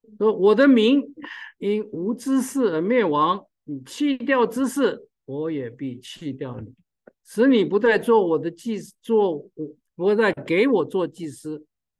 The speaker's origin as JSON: {"language": "Chinese", "country": "China", "said": "其实有时候，我们中国人从小，我不知道你没有背过《三字经》有没有？"}